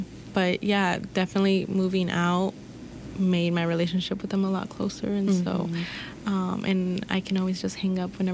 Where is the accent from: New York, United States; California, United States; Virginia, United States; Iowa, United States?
Iowa, United States; now in Minnesota, United States; I moved out from Iowa to Minnesota. I didn't make too big of a jump, clearly, because I'm only like 3 hours away